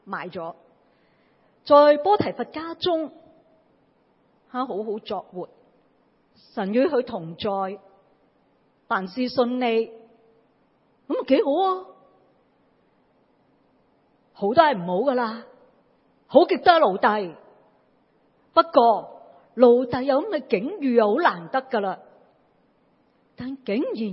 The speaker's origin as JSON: {"language": "Cantonese", "country": "Hong Kong", "said": "作为香港人。在疫情逆境里面"}